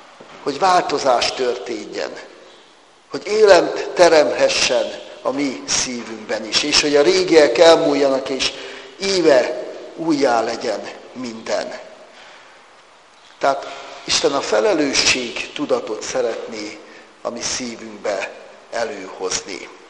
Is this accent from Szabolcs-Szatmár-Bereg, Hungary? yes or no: yes; Nyíregyháza, Szabolcs-Szatmár-Bereg, Hungary; Nyíregyházán csak 120 ezer ember lakik, szokták mondani, amikor körzetbe járok, és mondom, hogy hát én nyíregyházi vagyok.